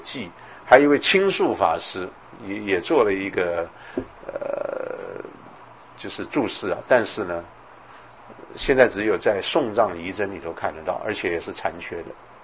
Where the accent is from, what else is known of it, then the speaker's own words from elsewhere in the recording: China; 再加上我们中国人一些传统的思想